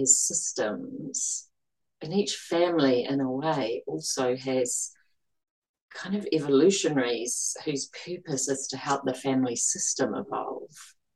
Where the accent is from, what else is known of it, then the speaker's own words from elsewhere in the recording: New Zealand; So Waimana is my river where I come from. I grew up in Te Uruwera, Whakapapa, Te Tūhoe